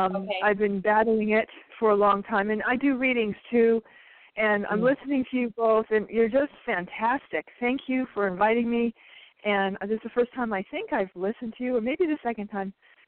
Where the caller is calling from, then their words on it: Las Vegas, Nevada, United States; It's 9/17/58, and I'm from Las Vegas, Nevada.